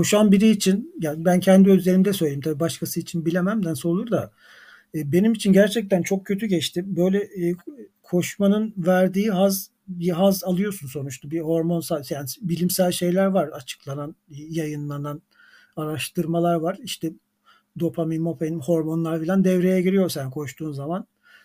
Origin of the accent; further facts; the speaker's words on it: Adana, Turkey; moved away as an adult; now in Istanbul, Turkey; 1971 yılında doğdum ben. Adana'da doğdum. Orada doğdum, büyüdüm. Şu anda İstanbul'da yaşıyorum. İşte üniversite için gelmiştim İstanbul'a. Sonra kaldık burada. 38 yaşında başladım ben koşmaya.